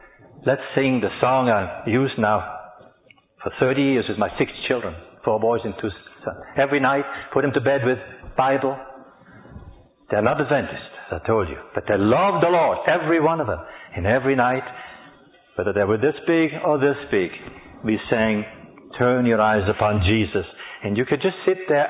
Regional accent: Lugano, Ticino, Switzerland; first language Italian; English is a second language; So I grew up in the Italian part, speaking Italian, I thinking Italian.

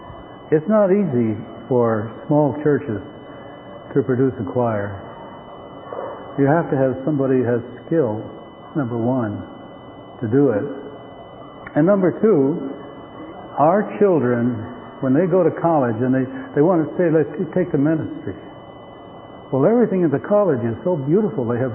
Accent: Massachusetts, United States; I grew up around Atlantic Union College

